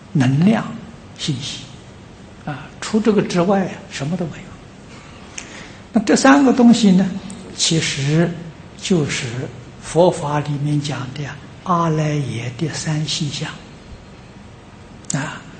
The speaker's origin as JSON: {"language": "Chinese", "country": "China", "said": "这是外国人讲祈祷啊，我们中国人讲回向啊"}